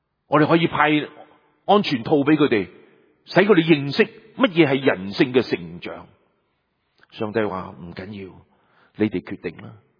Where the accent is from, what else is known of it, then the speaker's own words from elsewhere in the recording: China; 我们特别我们中国人吃发菜